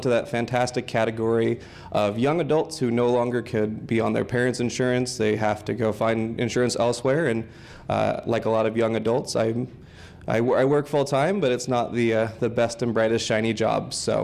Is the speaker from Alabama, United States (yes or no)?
no; Creswell, Oregon, United States; I grew up in Creswell. I went to University of Oregon where I studied political science. So I've spent my life here in Lane County